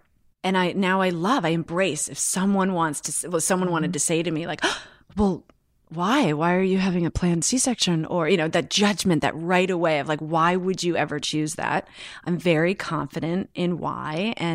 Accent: East Coast, United States; although out here, and I'm from the East Coast, and my girlfriends that I still talk to at home

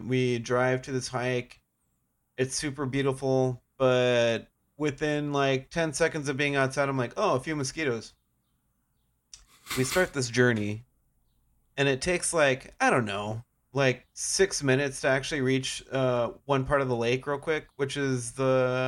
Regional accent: Texas, United States; I think the only thing comparable to it I've ever seen is where we grew up in Texas, right?

